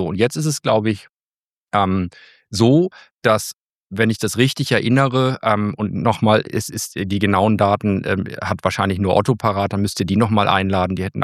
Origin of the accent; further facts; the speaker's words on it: Hamburg, Germany; accent: Hamburg; ich komme aus Hamburg, das hört man in meiner Mundart.